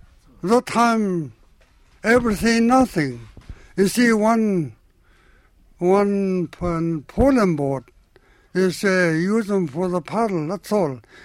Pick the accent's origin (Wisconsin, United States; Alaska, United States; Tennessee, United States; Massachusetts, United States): Alaska, United States; Arctic Village; Arctic Village.